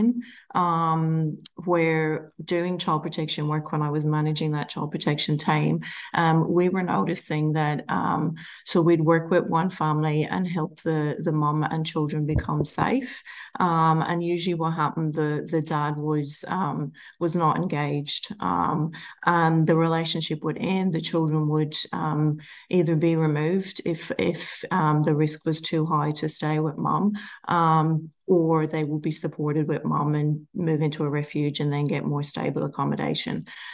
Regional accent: Ireland; moved away as an adult; now in Australia; I'm originally an Irish person from the northeast coast of Ireland, a tiny little rural town along the seaside. Came to Australia when I was in my late 20s and have been here since.

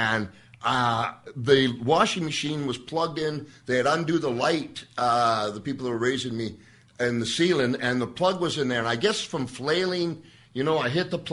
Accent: Saskatoon, Saskatchewan, Canada; born there; I was born in Saskatoon, and I'm a snow boy.

